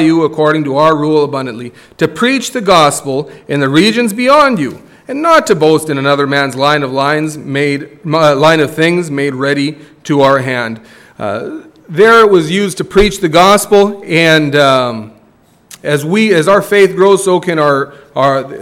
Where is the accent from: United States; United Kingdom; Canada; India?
Canada; Fort McMurray, Alberta; Take it from me. I came from Fort McMurray, and people like their toys up there.